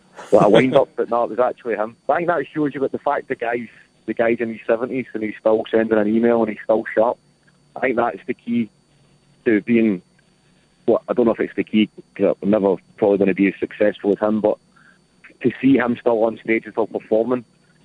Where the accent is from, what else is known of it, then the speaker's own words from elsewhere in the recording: Clydebank, Scotland, United Kingdom; I grew up in Clyde Bank, which was only about 2 miles away from where Connolly grew up.